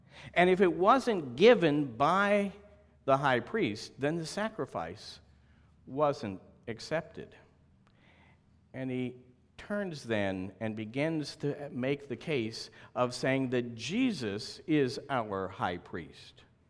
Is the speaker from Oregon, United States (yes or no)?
yes; Oregon, United States; I grew up in Oregon and started out my first official ministry was at a little church on the Oregon coast in a little town called Lakeside.